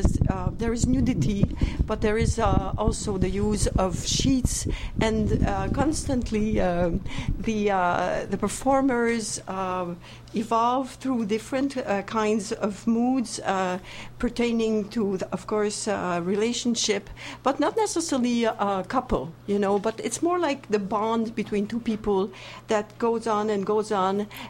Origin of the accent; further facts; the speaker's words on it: Montreal, Quebec, Canada; Well, first of all, I am from Montreal.